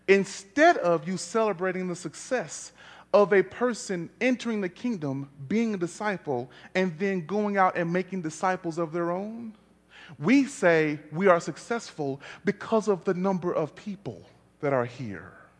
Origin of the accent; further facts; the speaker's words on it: Texas, United States; I'm a Texan. And moving from Texas to Colorado is hard.